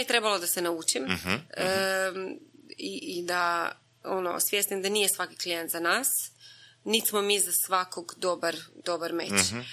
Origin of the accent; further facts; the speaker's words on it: Bjelovar, Bjelovar-Bilogora County, Croatia; Evo, ja sam iz Bjelovara.